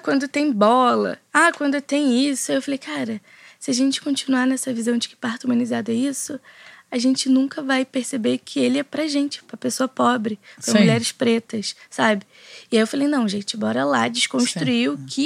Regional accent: São Gonçalo, Rio de Janeiro, Brazil; você é de São Gonçalo, eu sou de São Gonçalo

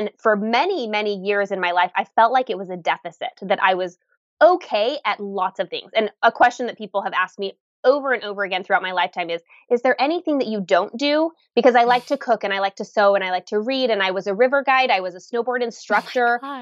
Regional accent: Utah, United States; I grew up in Utah near the mountains, and we would literally like climb to the top of mountains fairly frequently.

